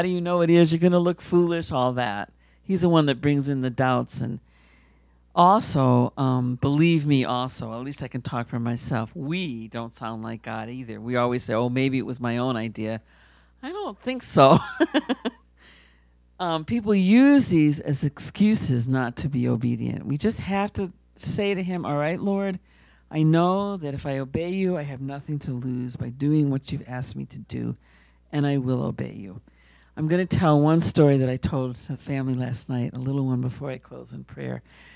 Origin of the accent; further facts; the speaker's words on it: Israel; So she was interested to hear that I was from Israel.